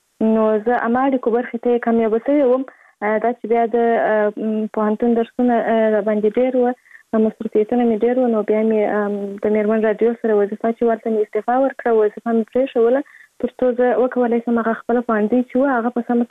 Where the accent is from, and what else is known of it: Kandahar, Afghanistan; born there